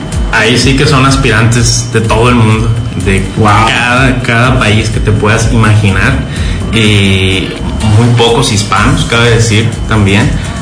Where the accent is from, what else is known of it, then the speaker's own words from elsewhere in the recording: Culiacan, Sinaloa, Mexico; soy sinaloense, soy culichi, ¿verdad? Y traemos ese ánimo festivo, ¿verdad?